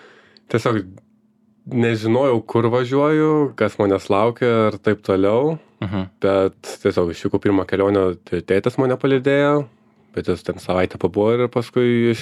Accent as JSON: {"language": "Lithuanian", "town": "Panevėžys", "region": "Panevėžys County", "country": "Lithuania", "tie": "born or raised there", "said": "Aš esu iš Panevėžio, gimiau ir užaugau."}